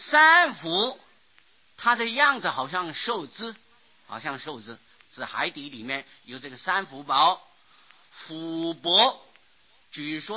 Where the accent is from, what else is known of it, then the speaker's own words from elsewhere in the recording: China; 金大家都知道的就是黄金啊，银是白银呐、我们中国人从前都是用银呐、用白银啊。